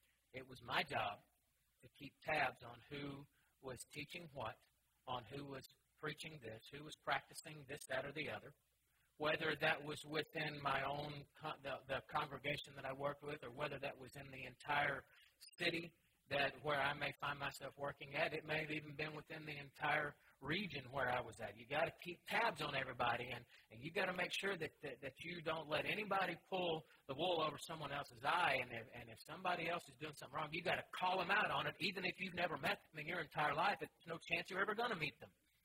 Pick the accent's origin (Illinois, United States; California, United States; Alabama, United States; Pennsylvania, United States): Alabama, United States; Huntsville; I grew up in Huntsville, Alabama. Grew up the family as part of a Christian family.